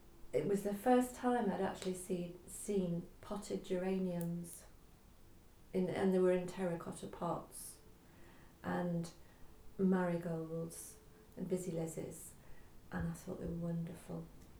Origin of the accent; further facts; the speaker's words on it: Hale Barns, North West England, United Kingdom; also born or lived in Prestwich; I was born in Prestwich, but we moved to Hale Barnes when in the 1950s, and I was a baby, so I have no memories of anything except Hale Barnes.